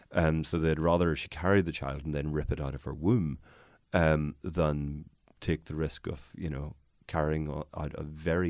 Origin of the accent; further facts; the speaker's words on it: Northern Ireland, United Kingdom; As those who are not from these islands will not be aware, I am from Northern Ireland.